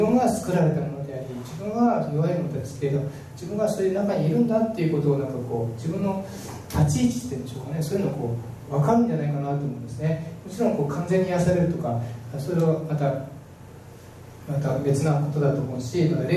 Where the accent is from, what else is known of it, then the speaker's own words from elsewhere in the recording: Nagano, Japan; 私海なし県の長野県に育ってですね、で初めて海を見たのが小学校6年生の時の、ちゃんと見たのですね、修学旅行の時だったと思うんですね。